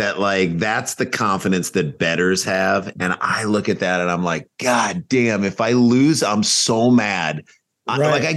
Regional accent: St. Louis, Missouri, United States; since we grew up in St. Louis, we don't have a team.

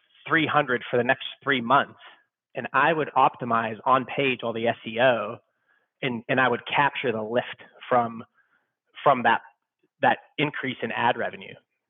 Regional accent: Youngstown, Ohio, United States; I'm originally from Youngstown, Ohio. Went to YSU.

